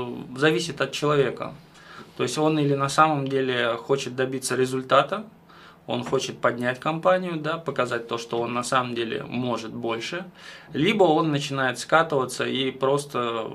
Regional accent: Moscow, Russia; я родился в Москве и всю свою сознательную жизнь прожил в Москве.

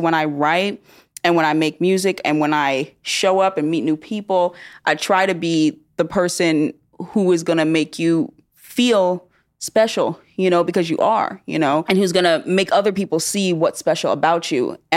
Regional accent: Stone Mountain, Georgia, United States; also born or lived in Clarkston / Atlanta; And growing up in Stone Mountain and Clarkston and Atlanta, where there are hundreds of countries represented in such a small area

